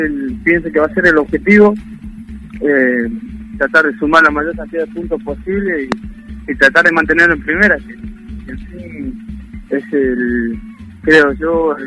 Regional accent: Tucumán, Argentina; moved away; ya pasaron 8 años de que yo me fui de Tucumán

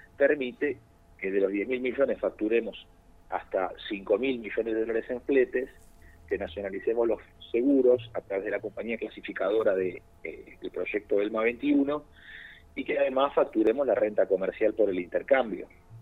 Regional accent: Argentina

